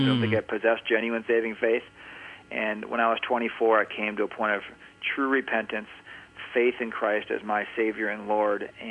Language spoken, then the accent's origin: English; Minnesota, United States; I was born and raised in Minnesota in a place called Lake Minnetonka, which is just west of the Twin Cities in Minneapolis and St. Paul.